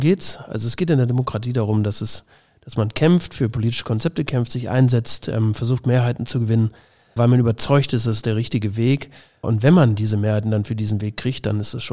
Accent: Lower Saxony, Germany; also born or lived in Bavaria / Baden-Württemberg / Hesse; das ist mein Heimatland, ich bin hier geboren und ich halte das für eins der aufstrebenden Bundesländer in Deutschland.

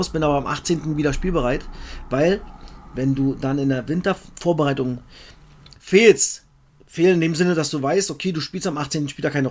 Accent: East Germany, Germany; Bei uns im Osten Plinz hieß das.

